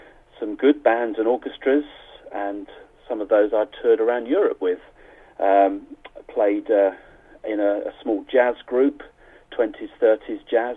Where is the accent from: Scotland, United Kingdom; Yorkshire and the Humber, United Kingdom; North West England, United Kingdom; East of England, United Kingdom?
East of England, United Kingdom; Cambridge; now in London, United Kingdom; I'm originally from Cambridge, from the town or city of Cambridge. And that's where my parents still live. So for the first 18, 19 years of my life, I was, as I like to say, born and educated in Cambridge.